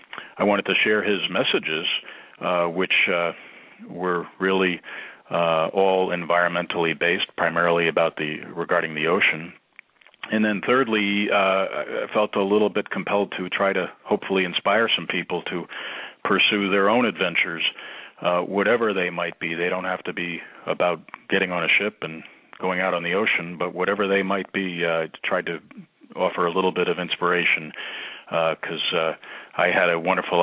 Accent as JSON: {"language": "English", "region": "Connecticut", "country": "United States", "tie": "born or raised there", "said": "But I grew up here in Connecticut, and where I'm calling in from now"}